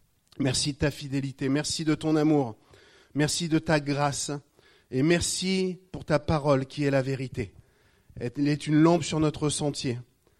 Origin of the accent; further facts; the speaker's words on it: Rouen, Normandy, France; vous avez remarqué que je n'ai pas l'accent, le petit accent chantant de Limoges. Moi, j'ai grandi à Rouen. Je suis du pays des armorqueurs, comme on dit, donc au bord de la Seine.